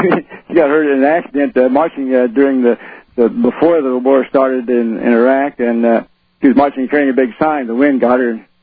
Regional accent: Kansas, United States; born there; now in Austin, United States; I'm not from Texas. My grandfather named me. I was in Kansas, born in Kansas.

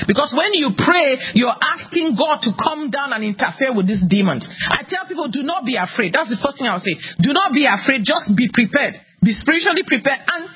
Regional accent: Cameroon; Yes, I grew up in Cameroon, West Africa

